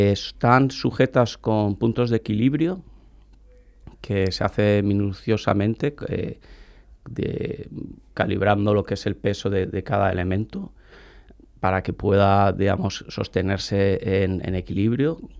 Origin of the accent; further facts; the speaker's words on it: Valencian Community, Spain; como todo valenciano y español que hemos estado apoyando voluntariado de alguna manera